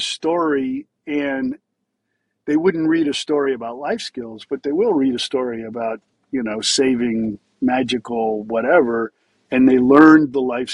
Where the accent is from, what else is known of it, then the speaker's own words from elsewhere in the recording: Louisiana, United States; moved away as an adult; now in Los Angeles, United States; Well, I grew up in the South in Louisiana, son of a preacher, teachers and preachers